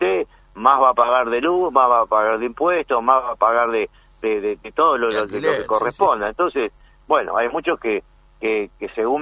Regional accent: Morón, Buenos Aires Province, Argentina; Imagínense que yo soy de Morón

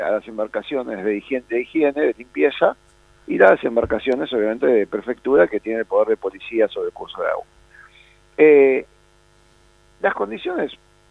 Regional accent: Buenos Aires, Argentina; lo digo como nacido y criado en esta ciudad, como porteño que soy.

